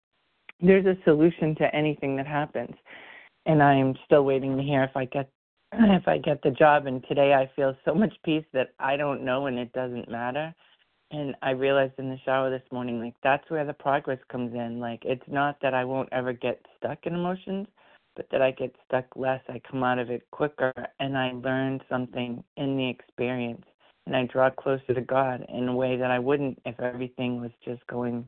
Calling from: Rhode Island, United States; Felicia D. is in Door and from Rhode Island.

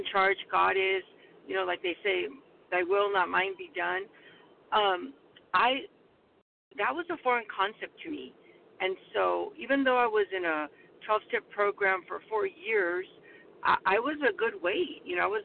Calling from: California, United States; Yes, I'm calling from California.

